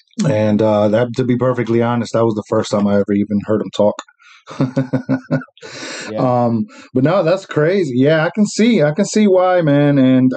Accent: New Jersey, United States; growing up in Jersey, you know, I was, you know, with the Puerto Ricans and the black people there

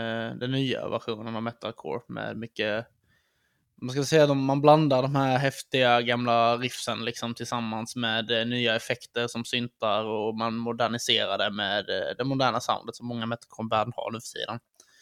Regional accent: Blekinge, Sweden; för att vi bor mycket runt omkring Blekinge också.

